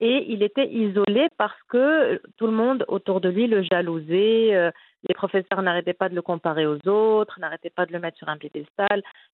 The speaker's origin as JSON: {"language": "French", "town": "Casablanca", "region": "Casablanca-Settat", "country": "Morocco", "tie": "born there", "said": "Alors, je suis née à Casablanca en 85 et mon frère aîné avait à l'époque 8 ans."}